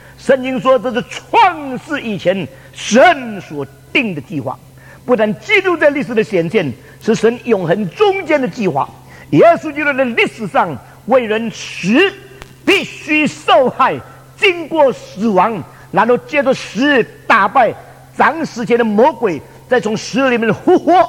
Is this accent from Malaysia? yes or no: no; China; 我昨天提到我们中国人从这个五四运动